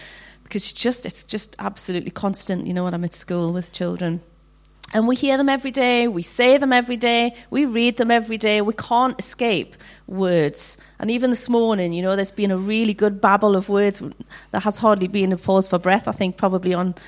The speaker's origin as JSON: {"language": "English", "town": "Newcastle", "region": "North East England", "country": "United Kingdom", "tie": "born or raised there", "lives_now": "Durham, United Kingdom", "said": "I'm 49, and I was brought up in Newcastle. And 3 years ago, God told us to move to Durham"}